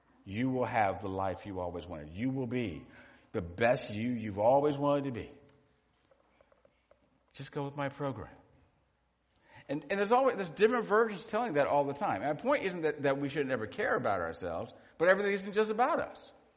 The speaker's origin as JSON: {"language": "English", "region": "Maryland", "country": "United States", "tie": "born or raised there", "said": "I grew up in Maryland. My grandparents were in South Carolina and North Carolina. My relatives were up and down the East Coast."}